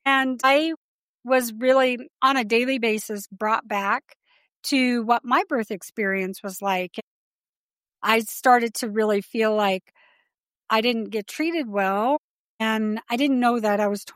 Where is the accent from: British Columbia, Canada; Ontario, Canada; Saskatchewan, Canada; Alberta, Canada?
British Columbia, Canada; now in United States; because I married an American Navy sailor and I was from Canada.